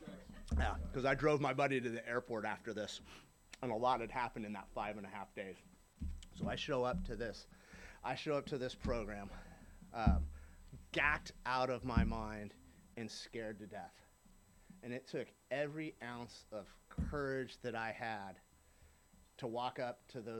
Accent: San Diego, California, United States; I grew up in San Diego. I grew up out in San Carlos, the mean streets of San Carlos, right?

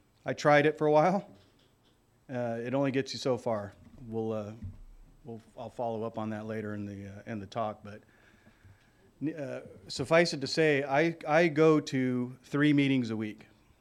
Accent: Oxnard, California, United States; born there; So I was born in Oxnard, California, which is in Ventura County, which is 60 miles north of Los Angeles and 60 miles south of Santa Barbara on the coastline.

